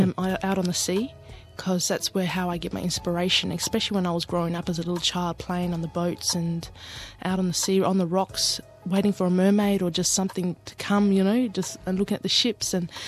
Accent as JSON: {"language": "English", "town": "Ceduna", "region": "South Australia", "country": "Australia", "said": "I'm originally from Sejuna, South Australia, and my dad is Aboriginal Greek and my mum's Aboriginal. And yeah, my family's, well, my Greek family are from Rhodes Island."}